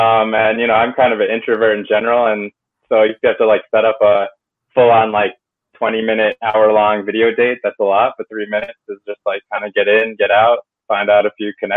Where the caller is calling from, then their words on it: New Jersey, United States; No, I'm in New Jersey right now.